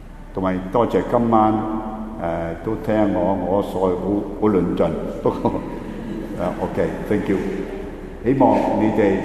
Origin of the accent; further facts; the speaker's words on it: northern Italy, Italy; 我哋鄉下係一條村，喺意大利北部好近瑞士，喺湖邊嘅一條村。